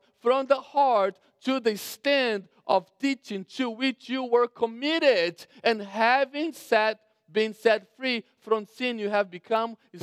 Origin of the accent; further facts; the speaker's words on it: Brazil; I grew up in Brazil, had an opportunity to play soccer on a high level